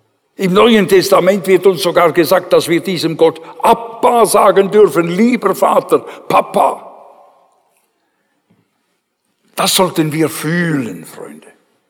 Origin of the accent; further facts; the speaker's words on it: Switzerland; Ich bin auch dankbar, dass bei uns in der Schweiz die Synagogen nicht gebrannt haben.